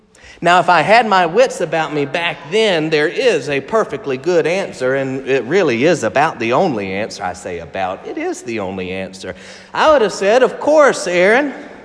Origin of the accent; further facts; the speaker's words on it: South Carolina, United States; that ridiculous question that I heard so much growing up in South Carolina, and that is, are you saved?